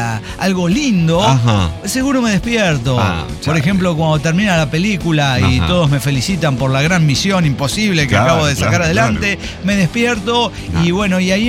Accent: Durango, Mexico; now in Mazatlán, Mexico; esto yo crecí en Durango. Soy duranguense, como el pasito, ¿entiendes?

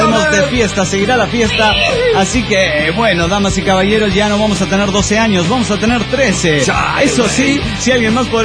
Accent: Oaxaca, Mexico; Hola, amigos … de Oaxaca.

